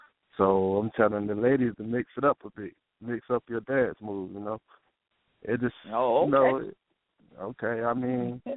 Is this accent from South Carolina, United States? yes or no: yes; Manning, South Carolina, United States; No, I'm originally from Manning, but right now I'm located in Sumter